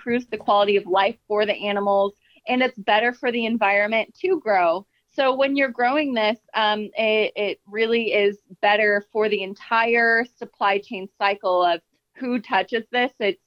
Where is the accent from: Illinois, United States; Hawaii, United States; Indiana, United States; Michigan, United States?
Indiana, United States; You know, I'm from Indiana and I'm also a realist.